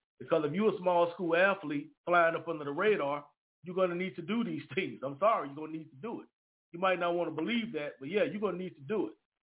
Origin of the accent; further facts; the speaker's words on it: Monroe, Louisiana, United States; he's actually from my hometown, Monroe, Louisiana, went to my rival high school, Neville High School.